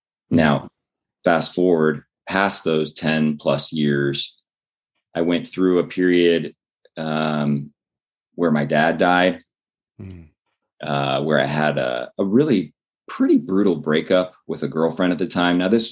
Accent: Midwest, United States; I was brought up in the Midwest. I was brought up in church.

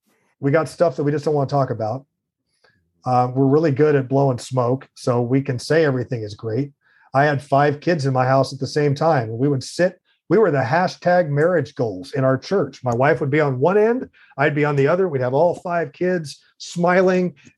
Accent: Jacksonville, Florida, United States; I grew up in Jacksonville.

